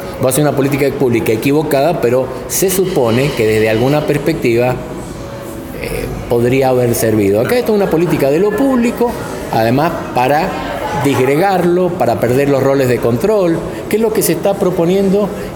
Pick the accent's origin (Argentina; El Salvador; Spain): Argentina; Mendoza; como ciudadanas, como ciudadanos mendocinos